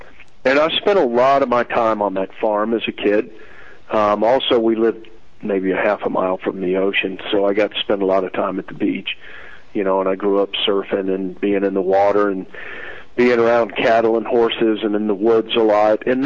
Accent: Florida, United States; I had a big family, big southern kind of, I don't know, cat on a hot tin roof kind of family. I grew up in Northeast Florida.

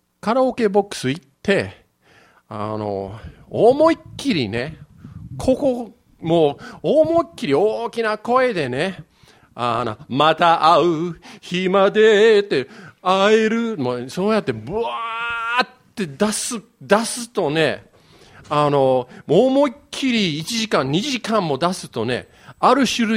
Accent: Yokohama, Kanagawa, Japan; 僕の育ちは横浜なのであんまり派手なキリスト教なかったんですね。

